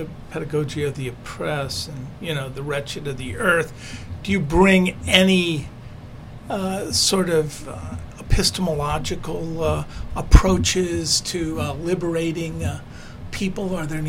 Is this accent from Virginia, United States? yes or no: no; Detroit, Michigan, United States; now in Columbus, United States; I'm from Detroit originally. This city seems to have a very tolerant black community.